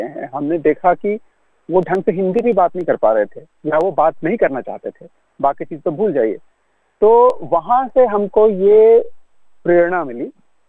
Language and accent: Hindi; North India, India; जैसे मैं 2 Indian languages बोलता हूँ, जबकि मैं नॉर्थ इंडियन हूँ।